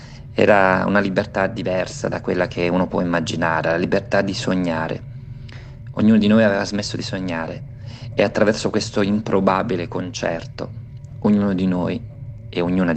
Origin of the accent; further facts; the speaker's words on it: Tindari, Sicily, Italy; born there; now in Milan, Italy; Sono nato a Tindari, un paese di fronte alle isole Eolie, in un posto paradisiaco, con un mare blu, blu, blu, blu, ma più blu non si può. Dunque, sono siciliano, vivo a Milano